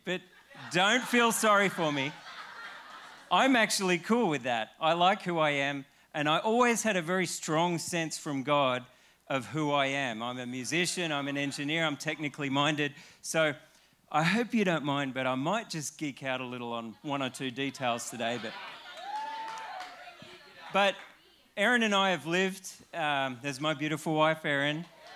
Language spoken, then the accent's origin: English; Australia; I'm an Australian.